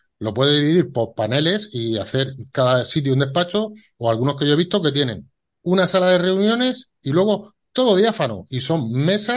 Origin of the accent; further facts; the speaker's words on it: Region of Murcia, Spain; Ojo, yo soy murciano, pero los quiero a todos por igual.